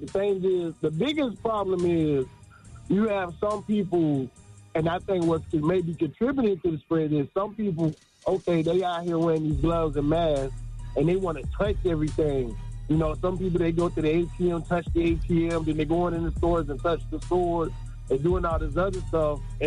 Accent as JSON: {"language": "English", "region": "South Carolina", "country": "United States", "said": "You know, I'm a truck driver. I'm down here from South Carolina."}